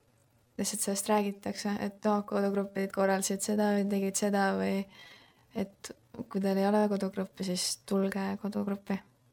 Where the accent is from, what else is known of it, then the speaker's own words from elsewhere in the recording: Saku, Harju County, Estonia; Ja kuna ma ise olen pärit Sakus, siis ma mõtlesin, et seda võiks Sakus teha.